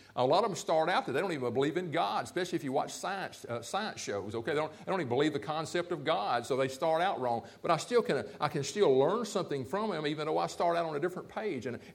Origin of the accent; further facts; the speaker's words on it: United States; I'm from America, and I have a Western viewpoint.